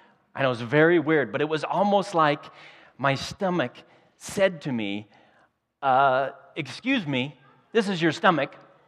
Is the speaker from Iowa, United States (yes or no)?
yes; Iowa, United States; You see, I grew up in Iowa. It was meat and potatoes and maybe corn.